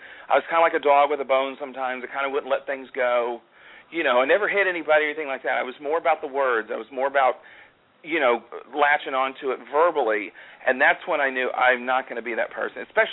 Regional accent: Oklahoma, United States; One from my home state of Oklahoma

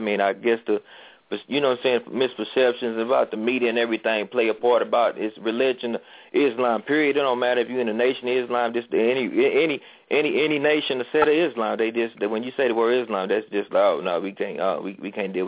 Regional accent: Kansas City, Missouri, United States; I'm coming from Kansas City, Missouri.

